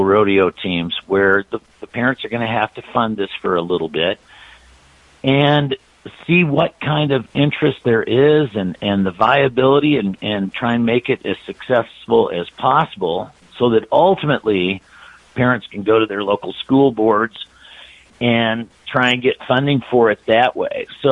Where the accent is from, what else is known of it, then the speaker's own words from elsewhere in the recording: Granby, Colorado, United States; I'm from Granby, Colorado, which is a little ranching town of 1,100 people in northwest Colorado.